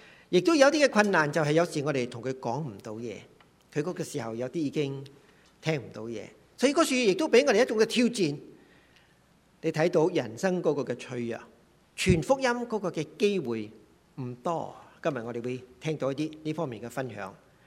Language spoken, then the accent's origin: Chinese; China; now in North America; 你和我今天上帝摆我哋喺北美，上帝俾我哋成为一个嘅中国人，